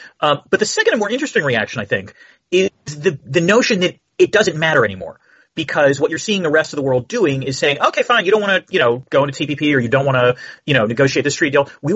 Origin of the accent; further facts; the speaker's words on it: United States; As an American, it's slightly appalling.